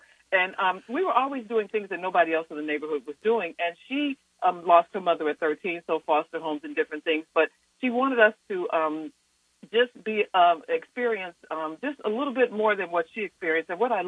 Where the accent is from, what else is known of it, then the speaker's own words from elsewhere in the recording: Chicago, Illinois, United States; But I grew up in Chicago not realizing that we were technically poor until I saw it on the news one day when they showed the income.